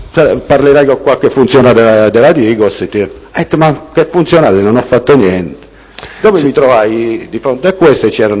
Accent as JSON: {"language": "Italian", "town": "Taranto", "region": "Apulia", "country": "Italy", "tie": "born there", "said": "sono nato a Taranto il 22/4/1956, e ivi residente alla via Cagliari numero 34."}